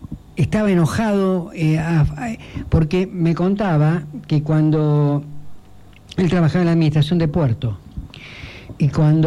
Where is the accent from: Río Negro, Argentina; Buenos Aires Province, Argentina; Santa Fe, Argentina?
Buenos Aires Province, Argentina; Avellaneda; donde yo vivía cuando era chico, en Villa Domínico, en Avellaneda, a 4 o 5 cuadras